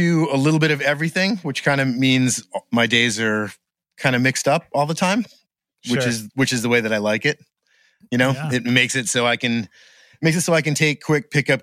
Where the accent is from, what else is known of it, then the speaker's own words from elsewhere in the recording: Gardiner, Maine, United States; also born or lived in Boston; I grew up in Maine.